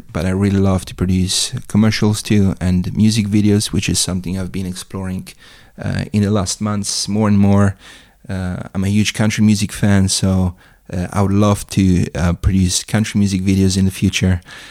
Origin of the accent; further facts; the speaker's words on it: Ortisei, Trentino-Alto Adige, Italy; English is a second language; moved away as an adult; now in London, United Kingdom; Yeah, I grew up in my hometown, Ortisei, Italy. For me, the best place in the world. I did my middle school, my high school there.